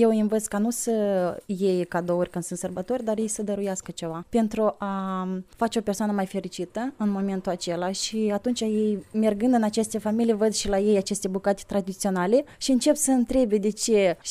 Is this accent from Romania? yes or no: no; Gura Bîcului, Anenii Noi District, Moldova; Sunt din Republica Moldova, din raionul Anini Noi, satul Gura Bâcului.